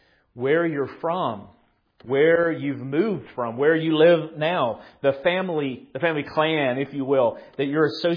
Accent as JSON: {"language": "English", "region": "Tennessee", "country": "United States", "said": "So when they're from the South, I'm from the South here in Tennessee."}